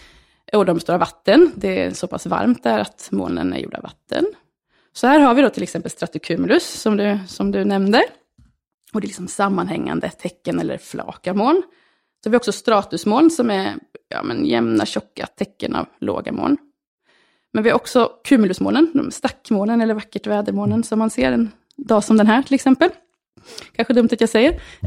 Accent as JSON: {"language": "Swedish", "town": "Norrköping", "region": "Östergötland", "country": "Sweden", "tie": "born or raised there", "said": "Visserligen född och uppväxt i Norrköping"}